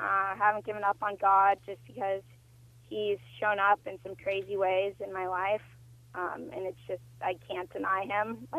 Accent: California, United States; I grew up in Orange County, and the pressure of going to college, the pressure of being skinny, the pressure of having the cute clothes

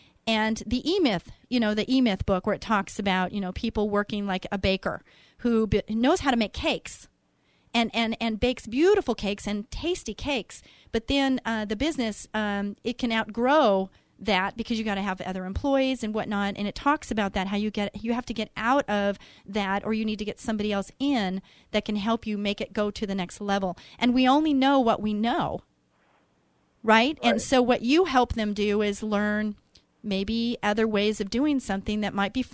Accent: Santa Ana, California, United States; born there; I was born in Santa Ana too, by the way.

